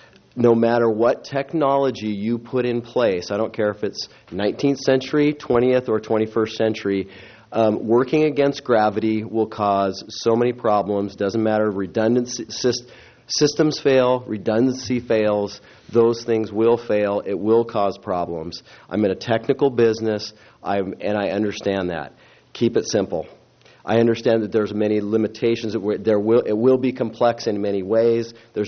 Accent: Morro Bay, California, United States; I was born and raised in Morro Bay. I've lived here for 46 years.

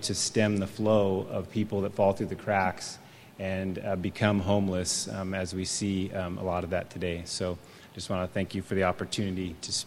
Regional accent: Atascadero, California, United States; I was born and raised here in Atascadero, second generation in Atascadero, so I'm very thankful to live here in this beautiful town.

